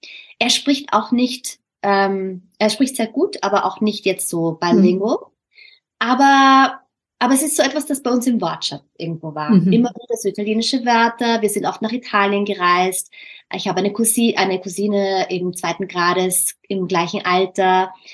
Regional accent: Austria; accent: Austrian German; da habe ich mich so ertappt, dass ich halt immer mein österreichisches Deutsch anpasse

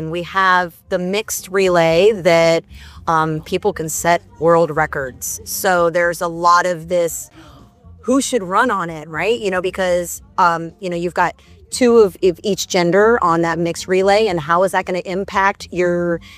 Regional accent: Surprise, Arizona, United States; I'm 49 years old. I'm from Surprise, Arizona.

